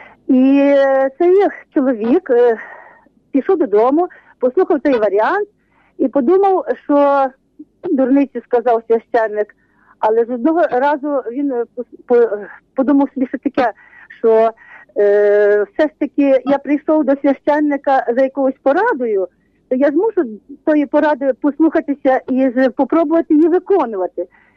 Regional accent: Ivano-Frankivsk Oblast, Ukraine; я з Косівського району.

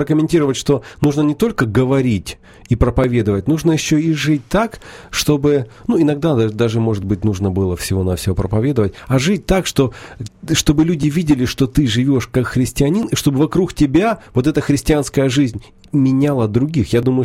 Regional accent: Ukraine; я лично очень горжусь, что я украинец.

